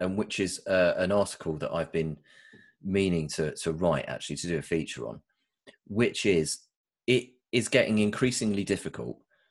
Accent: England, United Kingdom; I grew up 25 miles outside of London.

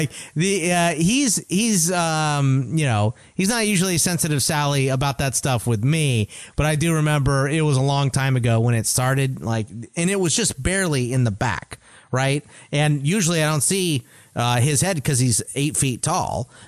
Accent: Arizona, United States; I've never done anything in the snow. I'm from Arizona.

